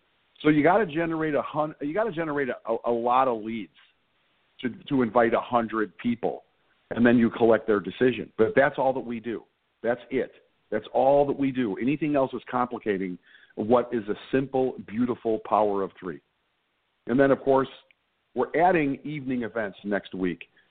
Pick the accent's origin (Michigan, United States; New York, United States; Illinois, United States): Illinois, United States; Chicago; I'm from Chicago. I'm from the South West Side. I'm a Sox fan. I grew up at 57th and Lawndale.